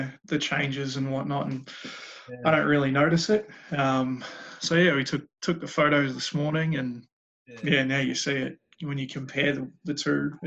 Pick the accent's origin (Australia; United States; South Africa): Australia; Cranbourne, Victoria; also born or lived in Swan Hill; But country kid, I was born up in Swan Hill, up on the Murray River. Got a small family, mum, dad, my sister. Lived there for a few years. Moved down to Cranbourne when I was six. So I've been here basically my whole life.